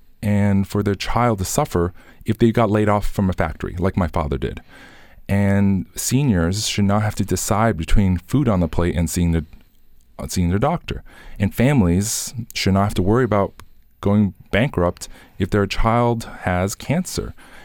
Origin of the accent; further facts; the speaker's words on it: Pennsylvania, United States; also born or lived in China; Well, I grew up in Cumberland County, elementary, middle, high school. I'm a Chinese immigrant, but I am a product of Pennsylvania public education.